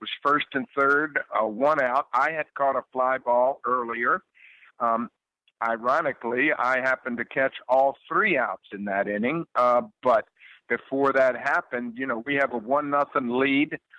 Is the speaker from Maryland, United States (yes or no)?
yes; Baltimore, Maryland, United States; this Oriole team from my hometown is back in it